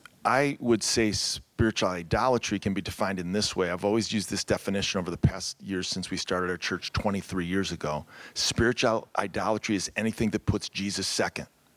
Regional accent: Cleveland, Ohio, United States; now in Chicago, United States; We both, when we got married, we're from Cleveland, Ohio, right down the road. And she went to separate, we went to separate colleges. We came to Chicago.

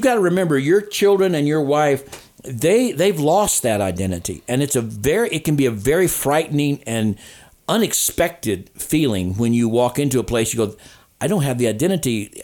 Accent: Chillicothe, Missouri, United States; When I grew up in Chillicothe, Missouri, a town of 10,000 people, a county seat town, and my dad was the pastor of the church there

